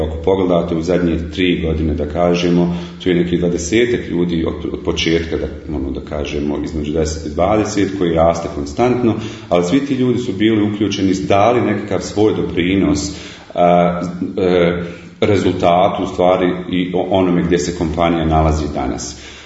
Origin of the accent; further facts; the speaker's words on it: Sarajevo, Federation of Bosnia and Herzegovina, Bosnia & Herzegovina; now in Australia; rođen i odrastao u Sarajevu, a onda zbog dešavanja u 90-ih godina završio nekako u Australiji